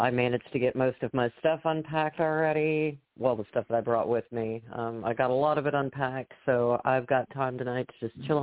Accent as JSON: {"language": "English", "town": "Gravel Ridge", "region": "Arkansas", "country": "United States", "tie": "born or raised there", "also_born_or_lived": "Memphis", "said": "No, I'm basically a native of Memphis. You know, I grew up in Gravel Ridge, Arkansas, but Memphis is my second home."}